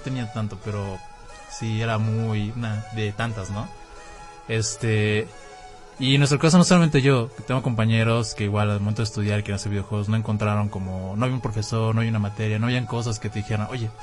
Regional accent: Tabasco, Mexico; acá soy de Tabasco.

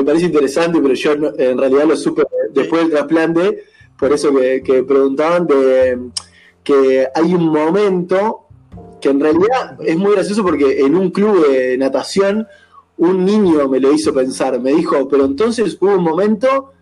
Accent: Uruguay; voy a votar como buen ciudadano uruguayo democrático

